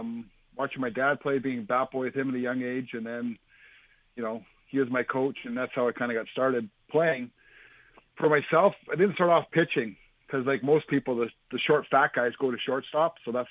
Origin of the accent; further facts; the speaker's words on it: Sooke, British Columbia, Canada; Like out here in Victoria, there was, I grew up out in Souk. So Souk had a team.